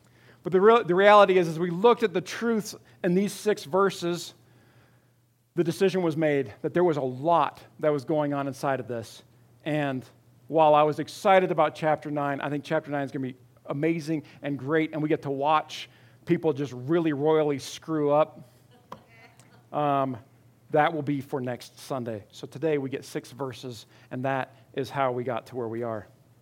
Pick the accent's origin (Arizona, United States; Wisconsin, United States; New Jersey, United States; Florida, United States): Arizona, United States; I'm from Arizona. I know what mountains look like.